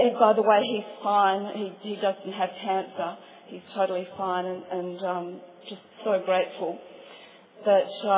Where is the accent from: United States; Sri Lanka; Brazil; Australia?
Australia; Perth, Western Australia; I'm an alcoholic from Perth in Western Australia.